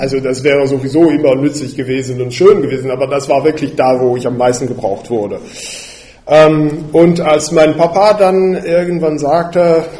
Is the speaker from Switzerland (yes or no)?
no; Spa, Wallonia, Belgium; also ich komme aus Belgien, für die, die das nicht wissen, aus der Stadt Spa, das ist so ungefähr 150 Kilometer weit weg von hier.